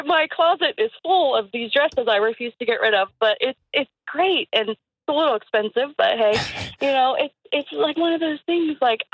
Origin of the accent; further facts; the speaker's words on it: Columbus, Ohio, United States; Columbus. I still live where I grew up, in the same town.